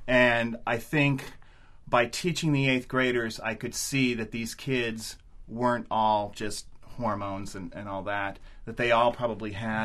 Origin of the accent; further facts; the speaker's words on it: Tucson, Arizona, United States; it's growing up in Tucson, which was sort of a... at the time, in the early 80s, it was just expanding at, like, you know, an acre a minute